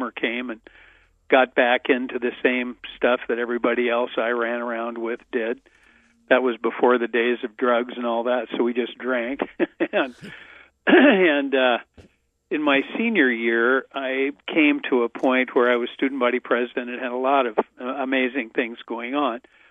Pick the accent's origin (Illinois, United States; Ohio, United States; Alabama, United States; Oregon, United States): Oregon, United States; Salem; Grew up in Salem, Oregon. Lived there until I graduated from Willamette, and then never lived there again. My folks lived in the same house for over 50 years, so it was a rather stable upbringing.